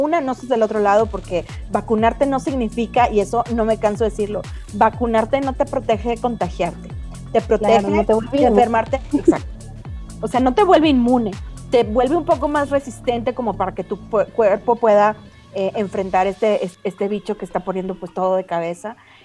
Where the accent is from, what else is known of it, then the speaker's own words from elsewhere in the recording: northern Mexico, Mexico; O sea, no estoy enojada, así hablo. Soy norteñísima.